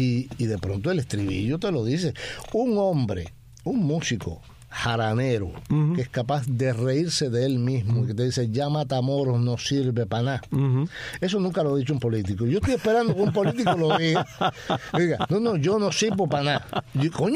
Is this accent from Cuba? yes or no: yes; Cuba; yo soy cubano, yo soy de la tierra de Lecuona.